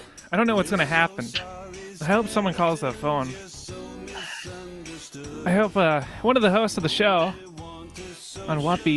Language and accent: English; United States; I'm a dumb foreigner. I'm from America.